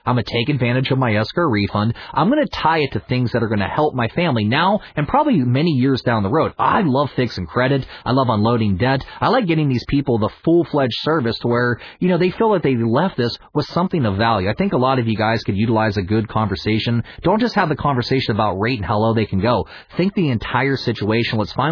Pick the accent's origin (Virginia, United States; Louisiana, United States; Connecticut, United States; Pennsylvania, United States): Pennsylvania, United States; Pittsburgh; I came from the Pittsburgh, Pennsylvania area.